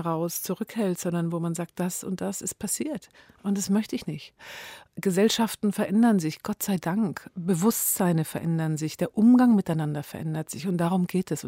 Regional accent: Baden-Württemberg, Germany; Ich bin Schwäbin, was einige wissen, nicht viele.

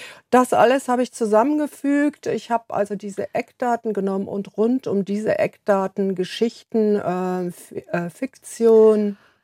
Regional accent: Borken, North Rhine-Westphalia, Germany; Ich weiß nicht, wie viele in meiner Heimat tatsächlich noch Kirchenmitglieder sind

